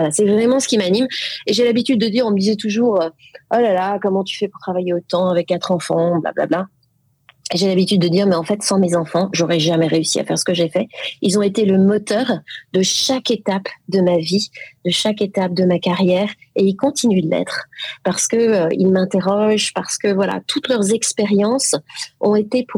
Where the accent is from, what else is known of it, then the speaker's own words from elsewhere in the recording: France; J'ai grandi en France.